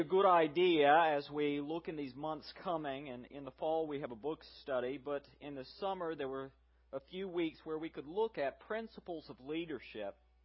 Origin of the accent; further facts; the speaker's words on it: the South, United States; speaking as a Southerner